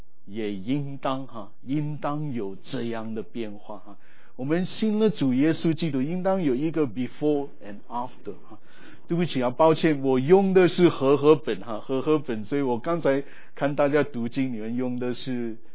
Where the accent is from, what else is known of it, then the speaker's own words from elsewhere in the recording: India; Chinese is a second language; 我出生长大在印度，所以如果请包容哈，可能国语或普通话有点不太正哈，